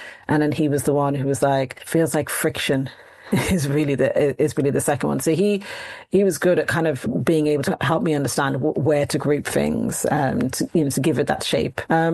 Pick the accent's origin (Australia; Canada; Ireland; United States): Ireland; also born or lived in Midlands, England; We're both born in the Midlands. And even though I was brought up in Ireland